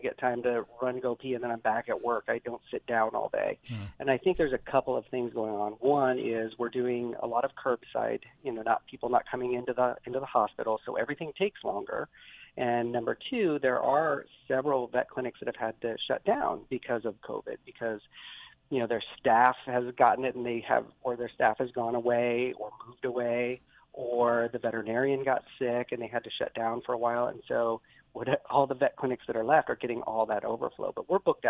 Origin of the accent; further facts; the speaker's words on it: Sigourney, Iowa, United States; And I grew up in Iowa, so you know, there was a lot.